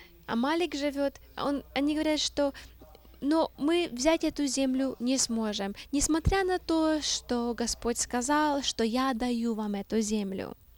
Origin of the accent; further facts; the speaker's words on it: England, United Kingdom; Russian is a second language; Когда я рос в Англии, мы жили в месте, называется Pickers Street.